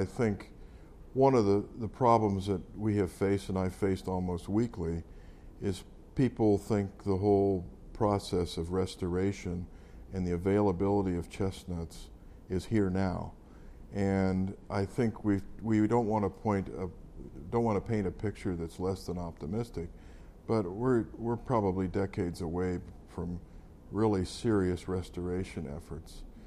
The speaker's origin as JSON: {"language": "English", "region": "Ohio", "country": "United States", "tie": "born or raised there", "said": "Even though I grew up in Ohio, there were a couple trees on the Iowa State University campus."}